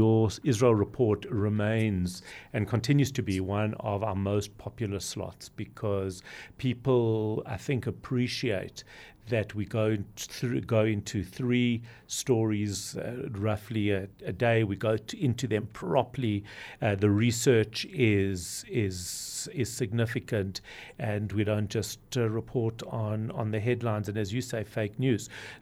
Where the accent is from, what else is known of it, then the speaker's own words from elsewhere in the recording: South Africa; I believe that we are much, much more connected as a South African Jewish community than we have ever been before